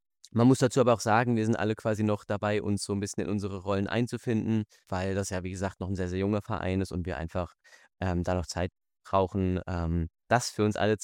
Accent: Frankfurt, Hesse, Germany; born there; da ich gebürtiger Frankfurter bin

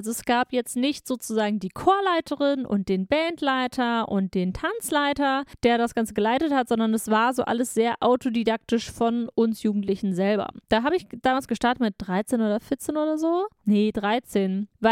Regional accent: Hanover, Lower Saxony, Germany; Also, ich bin aus Hannover. Hier bin ich aufgewachsen und zur Schule gegangen

